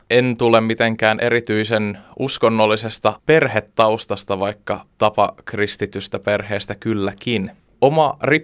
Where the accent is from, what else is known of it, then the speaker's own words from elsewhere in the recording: Helsinki, Uusimaa, Finland; tuun Helsingistä